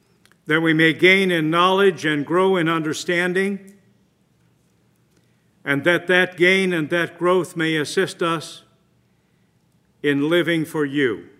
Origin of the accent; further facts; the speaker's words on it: United States; accent: Yankee; I hope that you can all understand my Yankee accent.